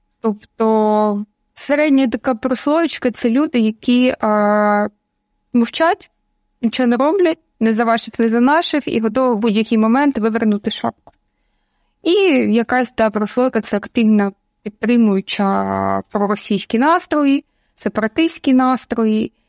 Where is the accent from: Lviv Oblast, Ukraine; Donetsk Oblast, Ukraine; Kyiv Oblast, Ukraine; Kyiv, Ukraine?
Donetsk Oblast, Ukraine; born there; Я народилася на Донеччині.